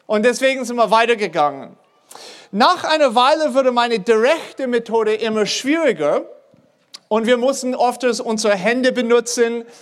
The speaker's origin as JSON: {"language": "German", "country": "United States", "second_language": "German", "moved": "yes", "lives_now": "Germany", "said": "ich komme nicht ursprünglich aus Deutschland, ich bin ursprünglich aus den Staaten. … bin für die Bibelschule am Bodenseehof verantwortlich, bin seit 20 Jahren in Deutschland"}